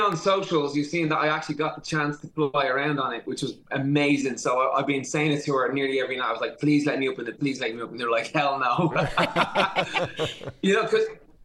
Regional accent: Ireland; Yeah, look, you know, we're Irish, we're around, we rock.

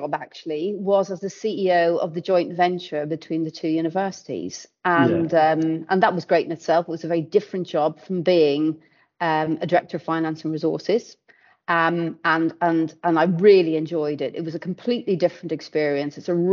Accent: Dublin, Leinster, Ireland; back in Ireland, where I come from. I come from Dublin

